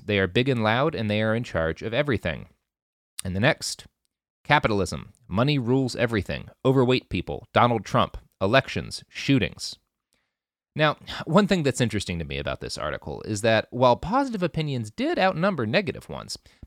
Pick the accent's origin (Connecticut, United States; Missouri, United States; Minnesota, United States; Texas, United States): Texas, United States; When I first started traveling and people would find out that I came from Texas, many of them would ask if I owned guns, which I did and do.